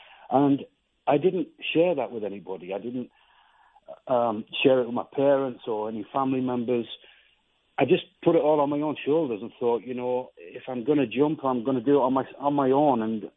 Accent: North East England, United Kingdom; I was starting to hang around with a crowd in my hometown. And, you know, where I grew up was on a very tough council estate in the northeast of England.

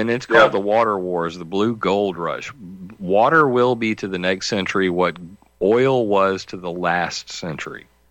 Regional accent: Flint, Michigan, United States; So when you combine a situation like Flint, Michigan, where, you know, personally, my hometown

